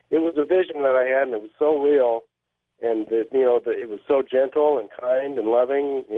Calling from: Whitewater, California, United States; I'm calling from Whitewater, California, and I had a little experience the other night.

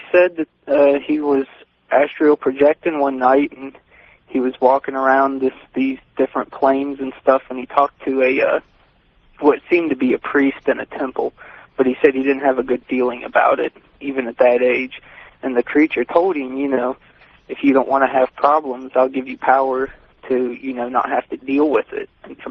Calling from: Wilmington, Ohio, United States; I'm calling from Wilmington, Ohio.

